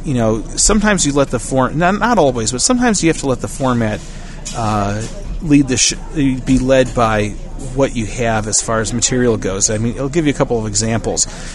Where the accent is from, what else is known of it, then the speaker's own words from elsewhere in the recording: Cleveland, Ohio, United States; Even though I'm from Cleveland, I'll tell you something.